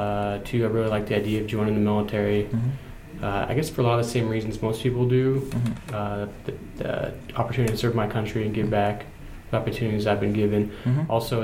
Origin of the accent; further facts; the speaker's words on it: Portland, Oregon, United States; moved away as an adult; also born or lived in Bend, Oregon; I'm originally from Oregon. Spent the first 12 years of my life in Portland and moved to Bend.